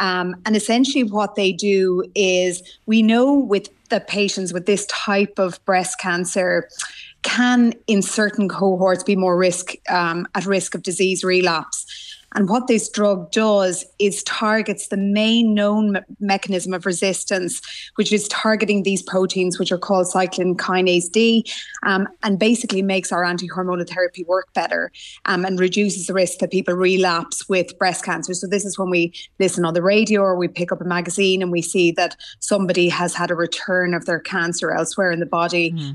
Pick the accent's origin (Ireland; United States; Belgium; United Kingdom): Ireland; the message we would certainly like to get across as Irish oncologists